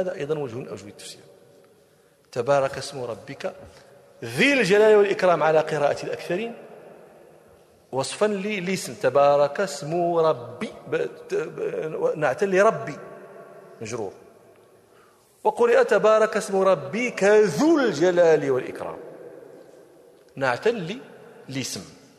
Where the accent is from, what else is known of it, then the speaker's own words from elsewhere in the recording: Morocco; أذكر مرة في عندنا في المغرب هذا إدام يؤتدم به اسمه آملو